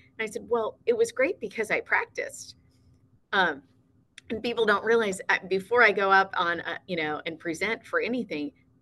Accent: Des Moines, Iowa, United States; Well, I grew up in Des Moines, Iowa, my entire childhood in the same house with my parents and two siblings.

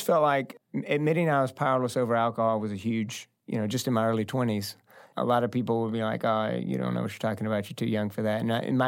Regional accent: Fort Worth, Texas, United States; That was where I grew up, born and raised in Fort Worth, Texas.

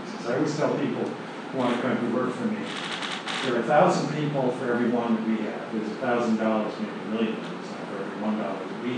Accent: United States; When I was growing up in the United States, our Catholic school system was vast

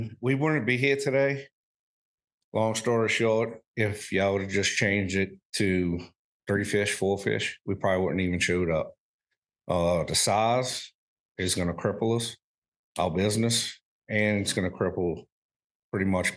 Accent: St. Bernard Parish, Louisiana, United States; I'm born and raised in St. Bernard Parish. Caught my first redfish when I was 4 years old. I am 43 now.

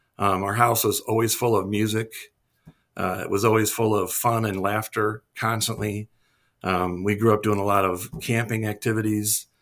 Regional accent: St. Louis, Missouri, United States; I grew up here in St. Louis. My parents were from here.

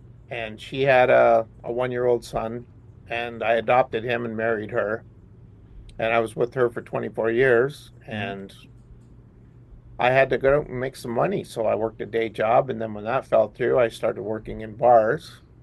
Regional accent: Canada; I grew up in Canada when … was it for us.

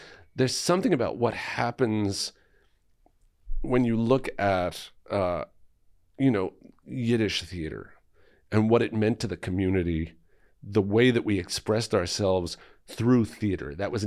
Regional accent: New York, United States; I think it's true about being Jewish. I think it's true about being a New Yorker.

